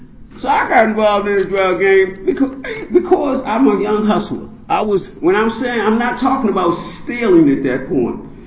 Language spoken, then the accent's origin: English; Baltimore, Maryland, United States; I grew up in Baltimore City, bottom of Pennsylvania Avenue on Ogle Avenue.